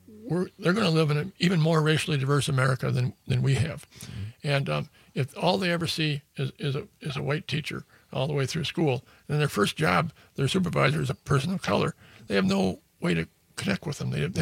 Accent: Janesville, United States; I grew up in Janesville. I'm a lifelong resident of Janesville, which when I grew up was almost all white.

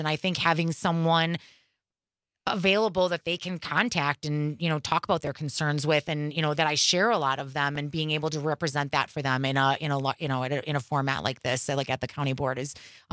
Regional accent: Milwaukee, Wisconsin, United States; I was born and raised in Milwaukee, lived in the Sherman Park nei

